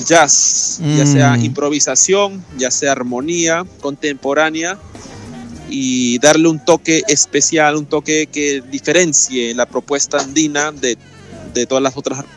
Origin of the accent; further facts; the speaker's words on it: United States; Yo crecí, claro, en Estados Unidos.